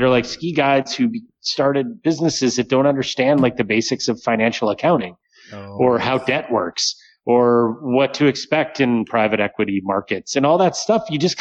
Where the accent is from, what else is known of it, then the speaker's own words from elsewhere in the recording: Cleveland, Ohio, United States; also born or lived in New Hampshire; Yeah, I was born in Cleveland, Ohio, and then, I was really fortunate to kind of convince my parents to let me go to this high school in New Hampshire called Proctor Academy